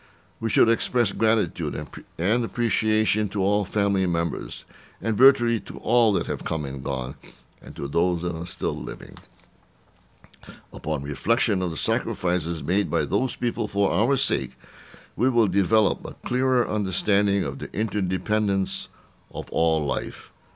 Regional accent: Hawaii, United States; moved away as an adult; That was about 60 years ago when I was a freshman from Hawaii.

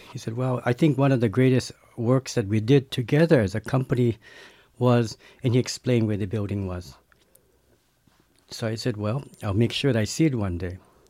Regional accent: Hawaii, United States; he asked me, where are you from? Because my accent was different, and I said, Hawaii.

